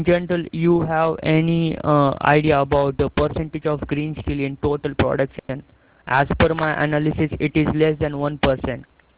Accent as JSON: {"language": "English", "country": "India", "said": "from India and I'm studying sustainable steel."}